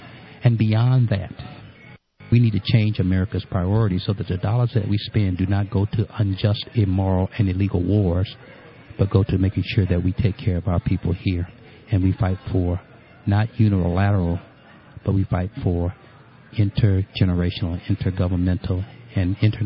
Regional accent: Illinois, United States; I'm from Illinois, and we have over 500,000 people in poverty

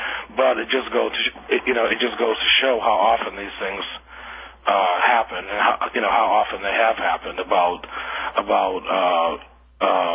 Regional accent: the South, United States; I'm from the South, so it's very easy to come up with subject matter to do things with politics and racism.

